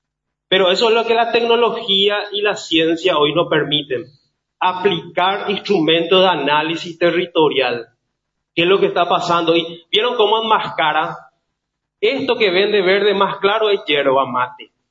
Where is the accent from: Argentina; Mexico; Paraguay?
Paraguay; Somos paraguayos, somos hijos de Dios, somos ante todo seres humanos